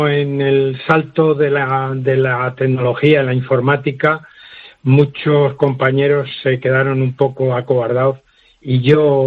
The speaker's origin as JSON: {"language": "Spanish", "town": "Madrid", "region": "Community of Madrid", "country": "Spain", "said": "Yo soy de Madrid."}